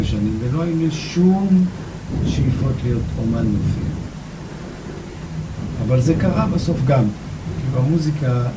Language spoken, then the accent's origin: Hebrew; Tel Aviv, Tel Aviv District, Israel; also born or lived in Kiryat Ata / Ramat Gan; עיר מעורבת, מעורבת, בשולי רמת גן בתל אביב. אנחנו גדלנו בשיקון ערבי הנחל, אחרי שעברנו מרמת גן. אני נולדתי בכלל בכפר עטה.